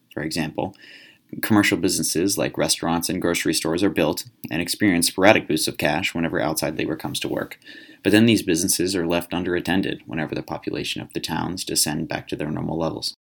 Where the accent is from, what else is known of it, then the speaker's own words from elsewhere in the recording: Pennsylvania, United States; of Washington and Allegheny counties, which is a hotspot for the fracking boom and, coincidentally, my hometown